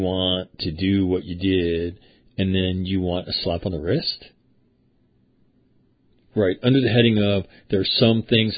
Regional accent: United States; I'm about your age, Mac, and I grew up in the Tennessee-Kentucky area.

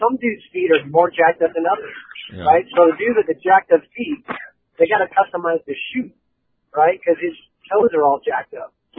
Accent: Edmonds, Washington, United States; born there; You know, I was born in Edmonds.

